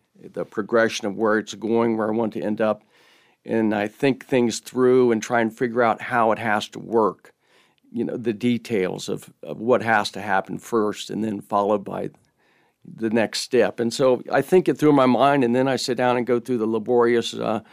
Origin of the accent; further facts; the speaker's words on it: Maryland, United States; also born or lived in Washington, D.C. suburbs; I grew up near the Chesapeake Bay. In southern Maryland, and then in the Washington, D.C. suburbs, and went to college in Virginia at the Virginia Military Institute.